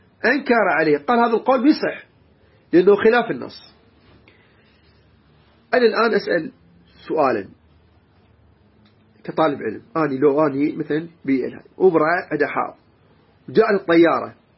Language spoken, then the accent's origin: Arabic; Iraq; يعني إحنا مثلا بلادنا من العراق